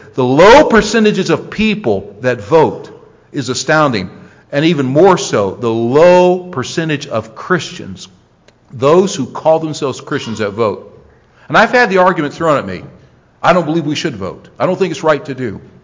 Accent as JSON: {"language": "English", "country": "United States", "said": "So you know what? While I have influence as an American, I need to fulfill my responsibility."}